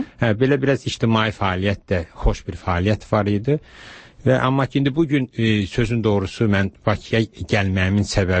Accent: Baku, Azerbaijan; now in Dresden, Germany; Mən Bakıdan gəlirəm. Bakıdan gələn adam kiçik bir şəhərdə yaşaya bilməz.

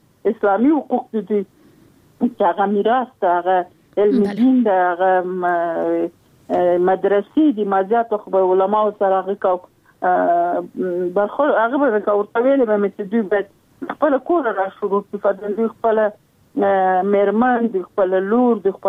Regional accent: Sarkhab, Logar, Afghanistan; د لوګر ولایت یم، د محمد اغي ولسوالۍ او د سرخاو د کلی.

